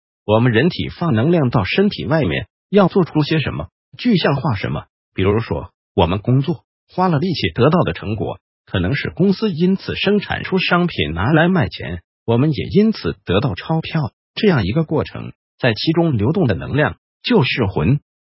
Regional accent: China; 魂跟魄，我们中国人在定义上是非常混乱的

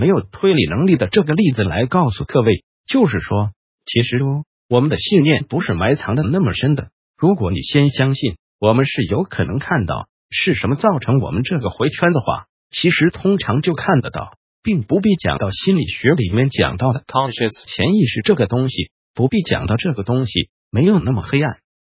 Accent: Taiwan; 我觉得我们台湾人好喜欢把自己的情绪的责任推卸给别人对不对？

